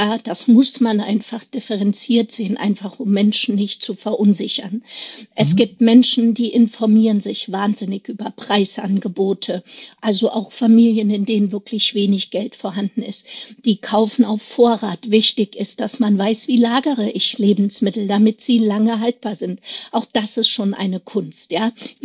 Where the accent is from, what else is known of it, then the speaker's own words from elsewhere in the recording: East Germany, Germany; ich bin in der DDR aufgewachsen.